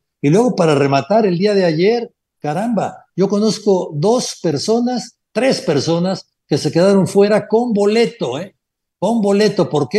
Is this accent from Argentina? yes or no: no; Mexico; Sí, ahora, el problema somos los latinos, ¿eh? Esa es la realidad. Porque ayer fueron colombianos y argentinos, pero con los partidos de México seguimos gritando, el famoso grito. Con los partidos de México nos agarramos a trancazos entre mexicanos.